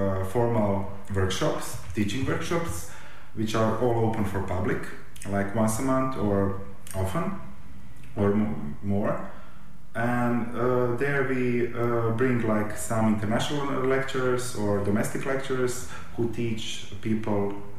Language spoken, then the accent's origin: English; Dubrovnik, Dubrovnik-Neretva County, Croatia; English is a second language; now in Zagreb, Croatia; I'm from Dubrovnik. I live in Zagreb.